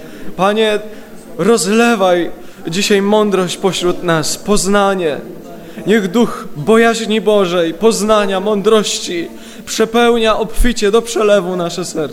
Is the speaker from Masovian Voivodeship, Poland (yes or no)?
no; Ustroń, Silesian Voivodeship, Poland; Jestem z Ustronia i od razu chciałbym przekazać serdeczne pozdrowienia z Ustronia